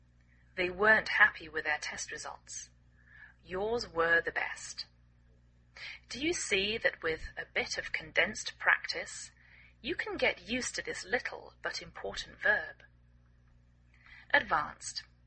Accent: England, United Kingdom; now in United States

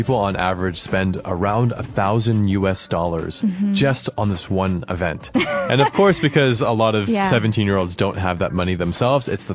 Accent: United States; Of course, we both went to prom when we were in high school. We're both from the United States.

